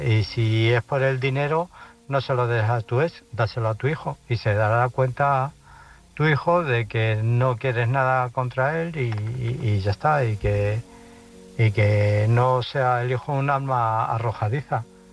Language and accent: Spanish; Illescas, Castilla-La Mancha, Spain; de Illescas.